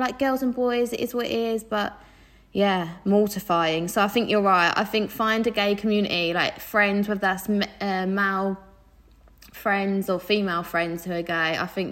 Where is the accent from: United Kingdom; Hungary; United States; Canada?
United Kingdom; Southend, East of England; So growing up, like I grew up in Southend